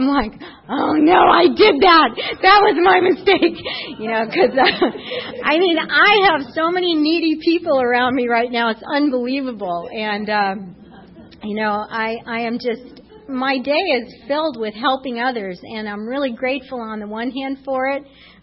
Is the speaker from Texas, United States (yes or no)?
no; Winthrop, Massachusetts, United States; Anyway, you know, I grew up in Winthrop, Massachusetts, and I grew up on a block with the Muldoons and the Monahans and the Murrays